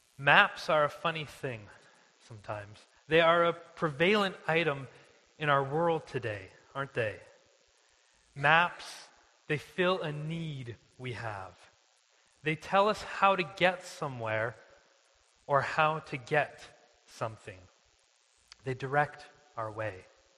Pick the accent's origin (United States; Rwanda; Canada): Canada; Ladner, British Columbia; I'm from Ladner.